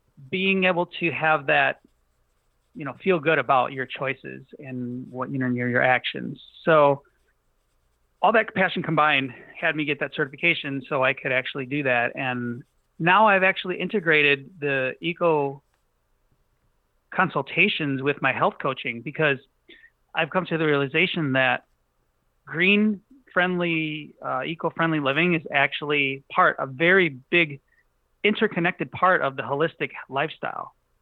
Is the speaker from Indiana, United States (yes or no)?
no; Chicago, Illinois, United States; growing up in Chicago, in a not so nice neighborhood, there was always trash everywhere and it bothered me.